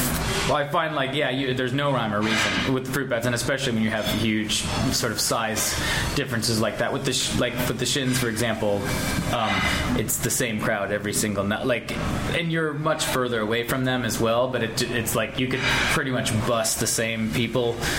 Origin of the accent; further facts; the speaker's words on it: Chicago, Illinois, United States; But I love Philly. I don't know. Like, I'm from Chicago.